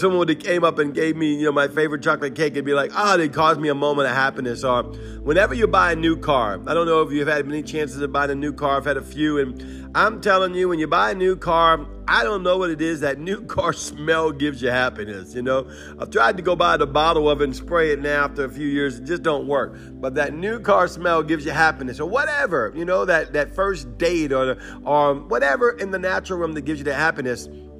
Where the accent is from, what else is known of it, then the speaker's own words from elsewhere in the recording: New Orleans, Louisiana, United States; I'm from New Orleans, y'all. We eat around everything, you know.